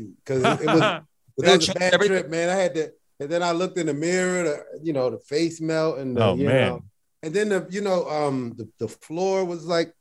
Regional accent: Baltimore, Maryland, United States; Because, you know, Jada's from Baltimore, and that's my hometown.

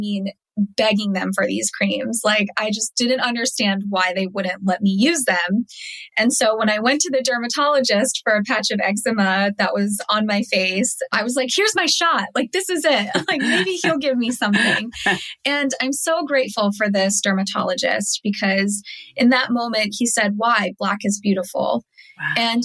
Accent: United States; growing up in America, everyone wanted to be tan.

